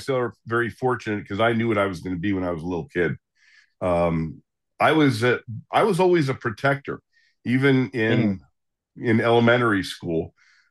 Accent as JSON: {"language": "English", "town": "Princeton", "region": "New Jersey", "country": "United States", "tie": "born or raised there", "said": "Now, remember, Princeton, very small community. We had 30 cops, and it was my hometown. So here I am, I'm 19 years old."}